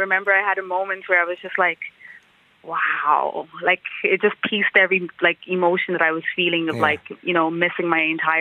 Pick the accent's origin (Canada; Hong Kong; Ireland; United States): Ireland; Tullamore, Leinster; growing up in Tullamore.